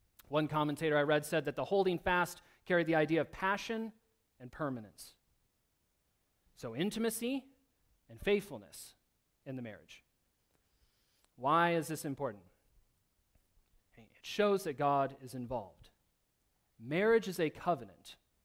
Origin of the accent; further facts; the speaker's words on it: Michigan, United States; When I was a kid in my hometown of Michigan, they renovated a park that we had there